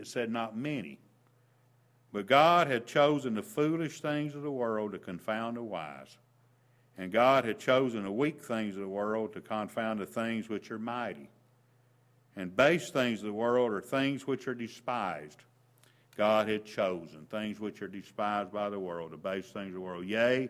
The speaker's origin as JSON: {"language": "English", "region": "Tennessee", "country": "United States", "tie": "born or raised there", "said": "growing up in Tennessee and going to Mongolia. A very different place over there."}